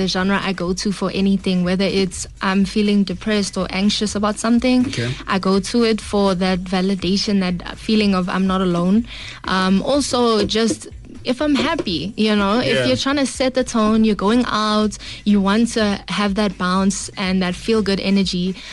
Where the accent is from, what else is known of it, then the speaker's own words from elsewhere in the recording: Johannesburg, Gauteng, South Africa; But yeah, I'm a trap queen. I'm from Joburg.